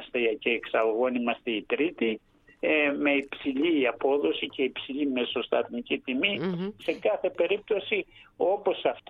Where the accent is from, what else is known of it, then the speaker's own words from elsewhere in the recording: Crete, Greece; δυστυχώς η πατρίδα μου ιδιαίτερη της Κρήτης θα τελειώσει αρκετά νωρίς